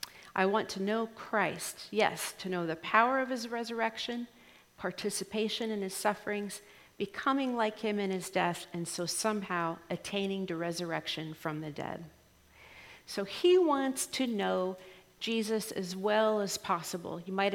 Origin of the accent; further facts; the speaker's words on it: Pittsburgh, Pennsylvania, United States; born there; Now, I was born here in the U.S. I was born actually in Pennsylvania. I always say my dad, my dad was in seminary in Pittsburgh, so I always say I was just born in seminary, because I kind of was.